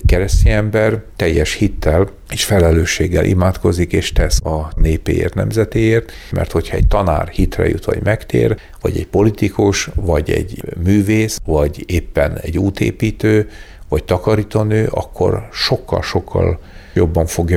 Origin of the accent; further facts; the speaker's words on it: Békés, Hungary; Én Békés megyéből származok